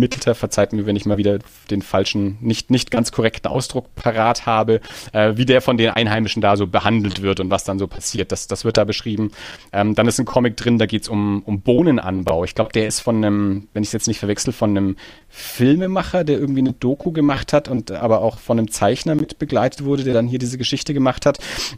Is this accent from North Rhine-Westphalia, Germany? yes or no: no; Erlangen, Bavaria, Germany; Das heißt, wir sind beide aus Erlangen, München ist nicht so weit weg